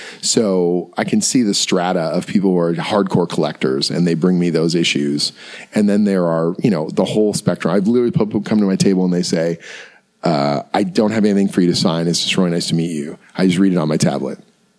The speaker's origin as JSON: {"language": "English", "country": "Canada", "said": "I had a weird experience last year where I was crossing the border. I'm from Canada. coming here into the U.S."}